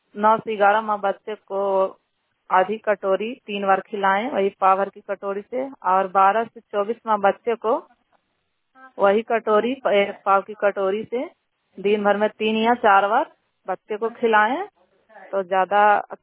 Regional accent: Damodarpur, Bihar, India; post दमोदरपुर थाना नगर नौसा जिला नालंदा की निवासी हूँ

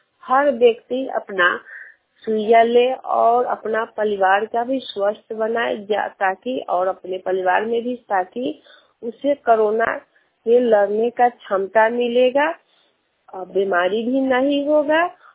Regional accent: India; हम CNRP मझोली पंचायत से हूँ, बुथना ब्लॉक

